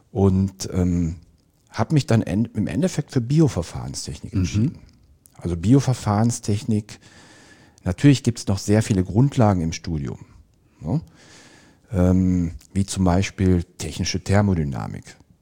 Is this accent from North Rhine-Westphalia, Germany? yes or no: yes; Dorsten, North Rhine-Westphalia, Germany; also born or lived in Bochum; ich komme ursprünglich aus Dorsten, das liegt in der Nähe von Bochum.